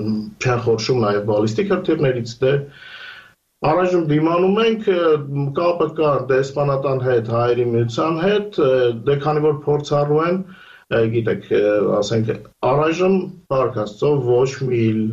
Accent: Armenia; now in Ukraine; երբ ինչպես մենք կարելիցիկ Հայաստանից են, իրենք գնալու տեղում են, ասենք մնացած ովքեր որ բնիկ ուկրաինացիներ են, իրենք գնալու տեղ չունեն։

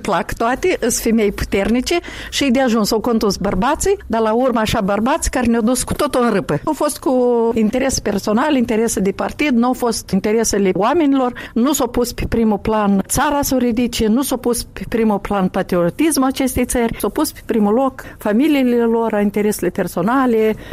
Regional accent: Krasnoyarsk, Krasnoyarsk Krai, Russia; first language Russian; Romanian is a second language; moved away; Eu sunt din Krasnoiarsk venită. Eu acolo m-am născut, acolo am trăit, pentru mine limba rusă e limba maternă, eu am învățat aici limba de stat

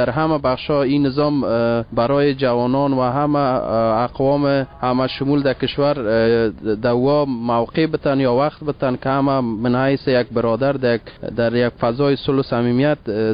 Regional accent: Sheberghan, Jowzjan, Afghanistan; از شهر شبرقان، ولایت جوزجان.

